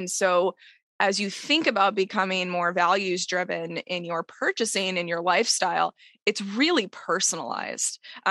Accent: Texas, United States; I'm from Texas originally. So, you know, a lot of meat going on down there.

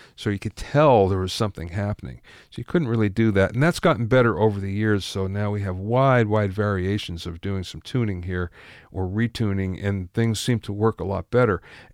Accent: Pottsville, Pennsylvania, United States; I'm from Pottsville.

